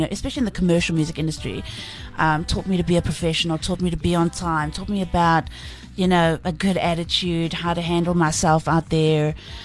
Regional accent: Pretoria, Gauteng, South Africa; now in Johannesburg, South Africa; No, but I loved growing up in Pretoria. I loved it. I love Pretoria people.

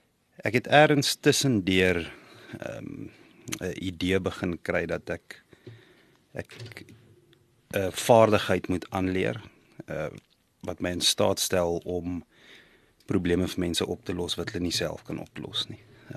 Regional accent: Potchefstroom, North West, South Africa; born there; Ek is 'n Potchefstroom aanvanklik gebore in Potchefstroom. Kan dit nie onthou nie, maar ons het daar in Rissikstraat gebly. Van daar af het ons pad Johannesburg toe gemaak, graad 1 en 2 daar in Laerskool Fontainebleau gewees.

